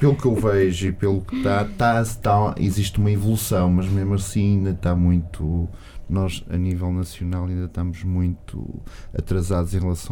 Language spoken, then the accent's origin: Portuguese; Porto, Portugal; Uma coisa incrível que eu notei, que sou do Porto e estou na feira há 8 anos, sensivelmente